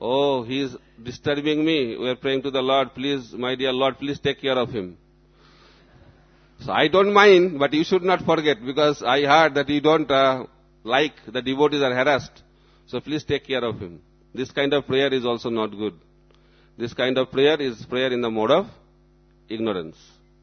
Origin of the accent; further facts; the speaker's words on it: West Bengal, India; Because I am from Bengal. In Bengal, Kali is very famous.